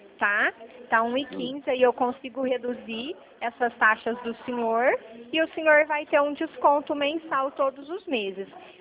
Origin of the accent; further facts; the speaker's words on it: Franca, São Paulo, Brazil; Eu sou de Franca, eu falo aqui da Avenida Presidente Vargas.